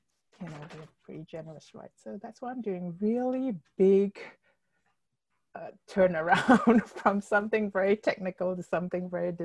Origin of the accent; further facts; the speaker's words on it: Malaysia; moved away as an adult; now in North Carolina, United States; And I started because I married my husband and I moved from Malaysia to North Carolina and I didn't have a job.